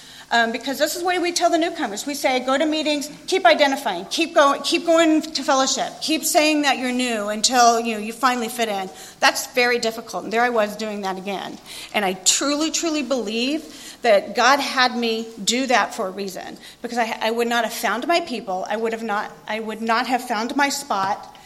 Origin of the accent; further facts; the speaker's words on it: Houston, Texas, United States; I'm a high school dropout. I grew up in Houston, Texas. My daddy's a police officer.